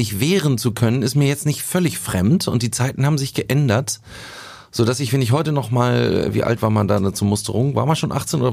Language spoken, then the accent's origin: German; Poppenbüttel, Hamburg, Germany; Bei uns in Poppenbüttel kursierte eine Verweigerung, die einer mal durchgekriegt hat und die haben alle abgeschrieben.